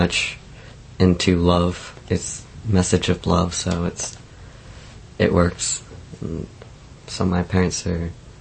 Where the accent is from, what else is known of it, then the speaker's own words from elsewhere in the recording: New Zealand; also born or lived in San Diego, United States; I was born in San Diego, but I did grow up in New Zealand. My earliest memories were actually that of New Zealand.